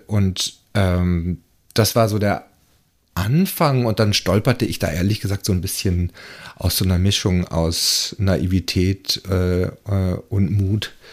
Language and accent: German; Freiburg im Breisgau, Baden-Württemberg, Germany; born there; now in Berlin, Germany; Gebürtig in Freiburg im Breisgau, aus dem Schwarzwald. Ich war zum Studium in Hamburg.